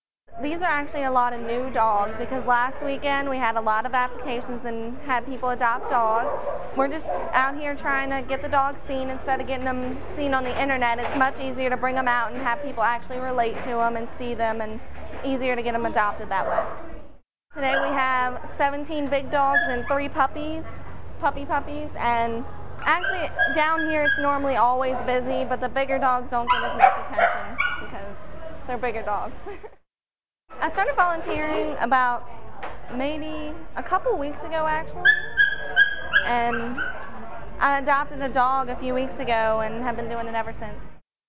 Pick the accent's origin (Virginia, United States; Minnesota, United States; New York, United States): Virginia, United States; Varina; I'm from Verina, which is in Richmond.